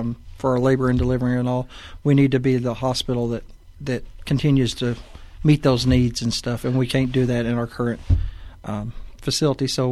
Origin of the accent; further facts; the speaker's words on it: Amarillo, Texas, United States; I'm originally from Amarillo. I was born and raised there.